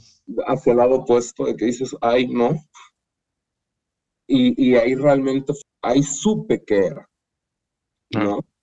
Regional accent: Chiapas, Mexico; Yo soy chiapaneca.

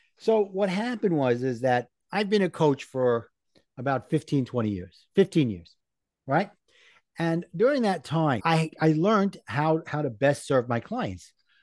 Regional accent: Brooklyn, New York, United States; I'm from Brooklyn, so you got to figure my favorite food's got to be pizza.

